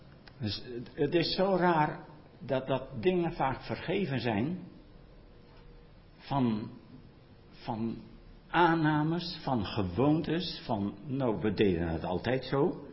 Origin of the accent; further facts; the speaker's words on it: Drenthe, Netherlands; accent: Drents; Niet zozeer over mijn Drentse dialect, wat ik dagelijks koeterwaal. Ja, wel leuk dat ik als Drent jullie taalles ga geven.